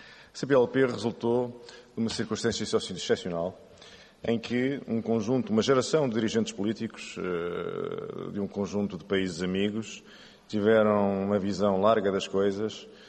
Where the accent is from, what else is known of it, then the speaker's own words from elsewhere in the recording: Portugal; alguém como eu ainda nasci num país, num Estado que se dizia pluricontinental e atingi a maioridade num Estado que tinha descoberto que afinal era europeu